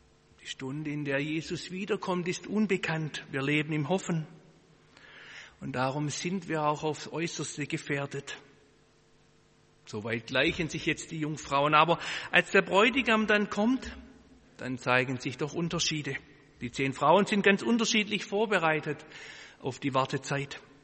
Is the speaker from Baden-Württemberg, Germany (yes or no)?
yes; Baden-Württemberg, Germany; vielleicht sind da auch Bayern unter uns, ich selber bin Schwabe.